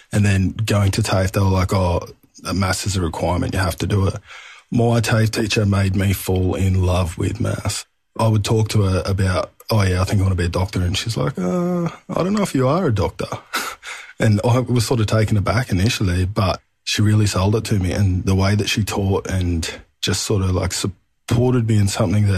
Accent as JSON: {"language": "English", "town": "Newcastle", "region": "New South Wales", "country": "Australia", "tie": "born or raised there", "said": "So my country, I'm a Wiradjuri and Anawar man, but I was raised on Awabakal country in Newcastle. It's the steel city, BHP, and I feel pretty privileged to be able to live in the place called home"}